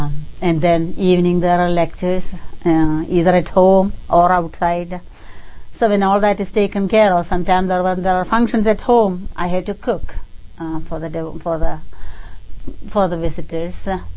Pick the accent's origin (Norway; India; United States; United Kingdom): India; Kerala; Swami Nisreyasananda happened to be from Kerala, about where I am from, about 20 miles from my hometown, spoke my language.